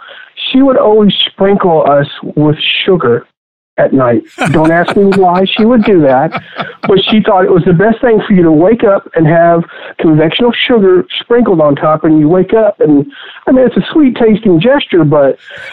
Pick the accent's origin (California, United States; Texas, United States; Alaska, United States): Texas, United States; I was this guy from Texas that we would pound meat and make chicken fried steaks